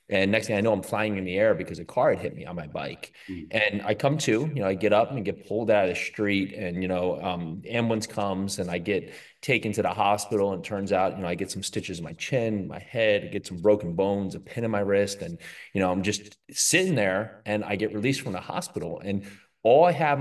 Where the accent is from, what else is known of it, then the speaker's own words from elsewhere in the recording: New Jersey, United States; I grew up in New Jersey, and, you know, during my formative years